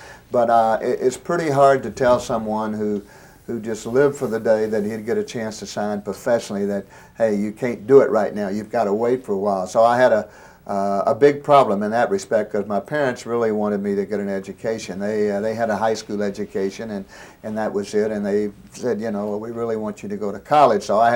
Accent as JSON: {"language": "English", "town": "Little Rock", "region": "Arkansas", "country": "United States", "tie": "born or raised there", "said": "But it was growing up in Little Rock at that particular time, it was a nice place to grow up."}